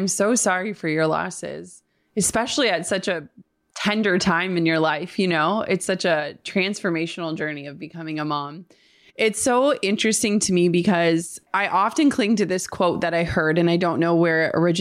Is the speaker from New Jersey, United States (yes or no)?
no; Minnesota, United States; I always laugh when I tell people I'm from Minnesota because we're from northern Minnesota. And they'll always say, "You don't sound like you are."